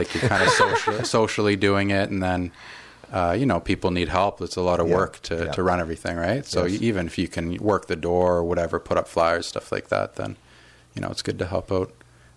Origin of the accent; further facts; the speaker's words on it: West Coast, United States; Yeah, well, I was from the West Coast, you know.